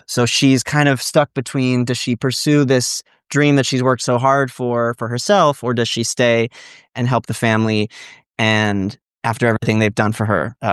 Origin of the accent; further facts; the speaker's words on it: Miami, Florida, United States; I grew up in Miami, in Florida.